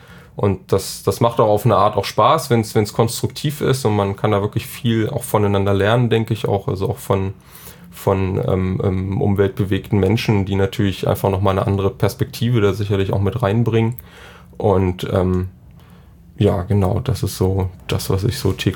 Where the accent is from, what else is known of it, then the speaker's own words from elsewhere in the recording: Saxony-Anhalt, Germany; ich bin 28 Jahre alt, komme aus Sachsen-Anhalt, aus einem kleinen Ort so südwestlich von Magdeburg und arbeite jetzt auch da in der Nähe.